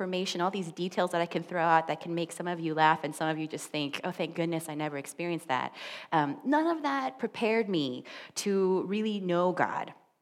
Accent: Akron, Ohio, United States; born there; I was born on Christmas Day, 1981, Akron, Ohio.

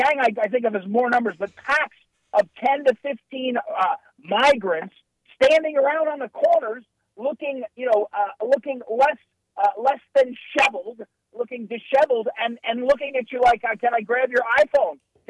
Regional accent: St. Louis, Missouri, United States; Yeah, well, I mean, like, I want to point to St. Louis, guys, in my hometown. I'm so proud.

